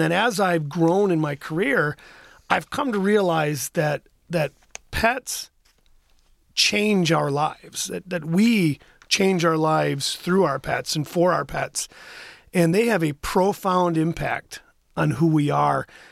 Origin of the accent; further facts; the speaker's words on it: New Jersey, United States; also born or lived in West Michigan; So I was born in West Michigan, grew up in New Jersey.